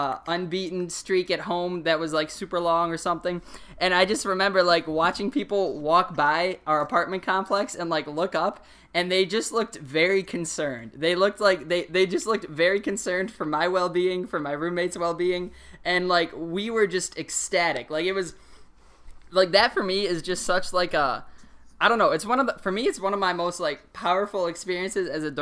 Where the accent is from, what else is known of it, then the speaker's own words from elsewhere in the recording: United States; growing up in America